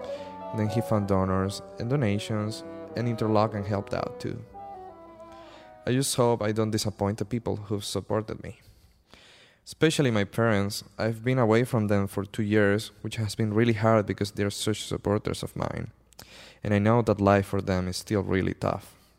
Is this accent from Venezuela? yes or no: yes; Venezuela; I'm from Venezuela, a beautiful country where things are really, really bad right now.